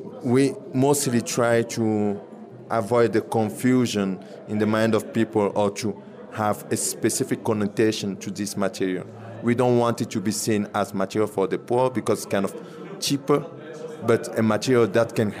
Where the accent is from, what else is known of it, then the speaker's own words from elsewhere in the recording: Togo; English is a second language; and also, of course, in my home country, in Togo.